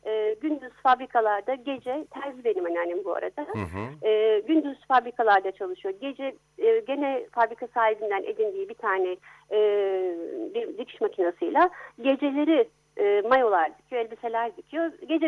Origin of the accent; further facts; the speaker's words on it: Istanbul, Turkey; also born or lived in Dortmund, Germany; Ben Almanya'da doğdum, Dortmund'da doğdum. Sonra Türkiye'de büyüdüm, ben İstanbul'da büyüdüm. Ama hiç kopmadım. Ben hep Almanya'ya gittim geldim